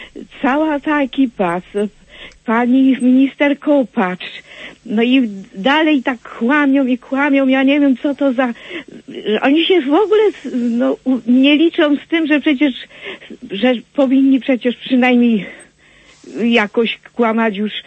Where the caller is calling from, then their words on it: Kraków, Lesser Poland, Poland; Jestem z Krakowa, co nie?